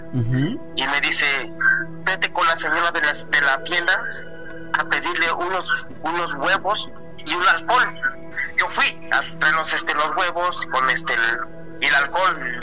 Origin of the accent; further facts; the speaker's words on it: Tecali de Herrera, Puebla, Mexico; now in New York, United States; Iba yo caminando para en la calle principal de mi pueblo, que es en Tecale de Herrera, Puebla.